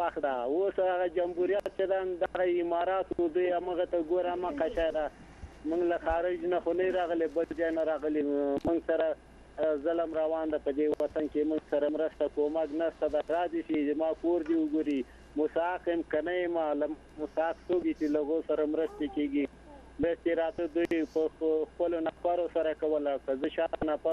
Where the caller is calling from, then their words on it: Baghlan, Afghanistan; له بغلان مې درته زنګ وهله ده